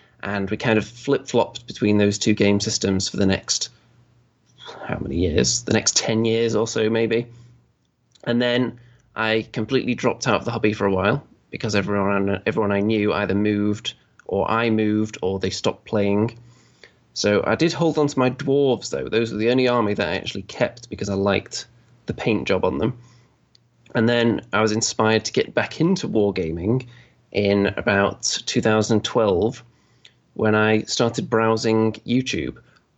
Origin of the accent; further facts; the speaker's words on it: Manchester, North West England, United Kingdom; Well, I am from Manchester, England. Although my accent, people can't often place it